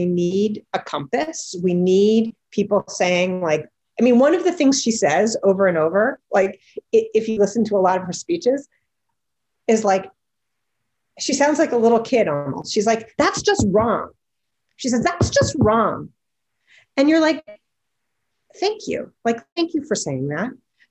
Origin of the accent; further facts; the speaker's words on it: United States; But for me, as an American, as a voter, it's really great to have somebody who's representing that side